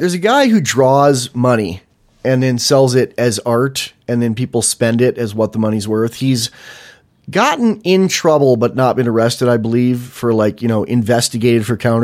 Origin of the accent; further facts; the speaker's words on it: San Francisco, California, United States; Yeah, I'm from San Francisco, and there's a statue of Emperor Norton right in the park right below the Transamerica Pyramid.